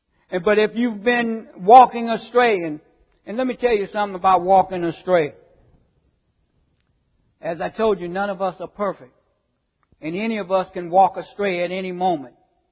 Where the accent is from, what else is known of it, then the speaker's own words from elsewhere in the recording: the South, United States; I came from the South, and we used to have to walk the dusty roads sometimes to get to, it was a little small church back in the woods